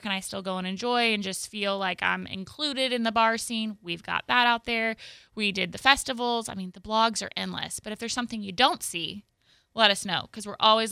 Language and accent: English; Fort Walton Beach, Florida, United States; I grew up in Fort Walton, so the Thunderbirds are, you know, that's where they're from.